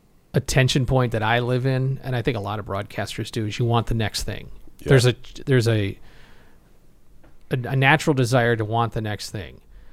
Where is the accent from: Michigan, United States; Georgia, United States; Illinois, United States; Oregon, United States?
Illinois, United States; Chicago; and I grew up in Chicago area